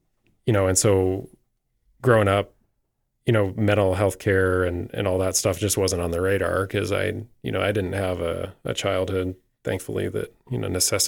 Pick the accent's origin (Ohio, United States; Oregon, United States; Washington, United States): Washington, United States; So I'm from, I'd say I'm from Southwest Washington, and, you know, kind of as rural as Washington State gets on the western side. Grew up in a small town, not too dissimilar in size from Sheridan